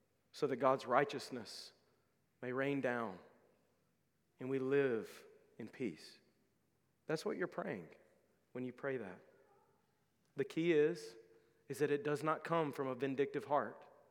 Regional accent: the South, United States; Now, I'm an American. I grew up in the South, conservative, Bible Belt country.

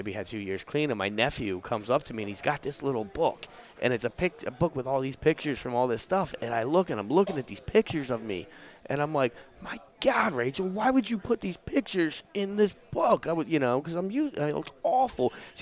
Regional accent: Edgewood, Maryland, United States; I grew up in Edgewood.

